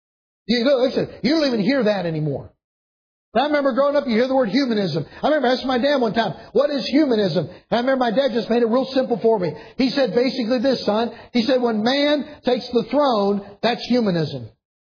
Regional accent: Ohio, United States; born there; I mean, as soon as we were born there, I was born in Ohio, I mean, right into the church.

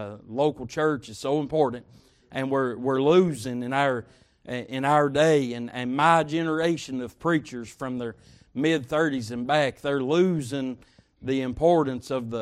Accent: Jamestown, Tennessee, United States; the pastor. Introduced us, and I'm from Jamestown, Tennessee.

